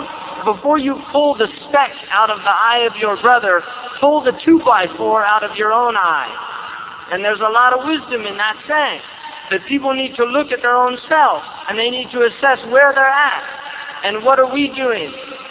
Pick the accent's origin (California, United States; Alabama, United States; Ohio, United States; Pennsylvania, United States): California, United States; I'm definitely not a Habashi from Lebanon. All right, I'm a Muslim from California.